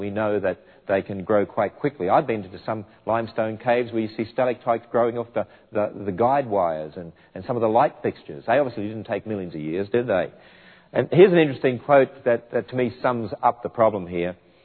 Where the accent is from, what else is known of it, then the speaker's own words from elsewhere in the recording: Australia; I remember when I grew up in Australia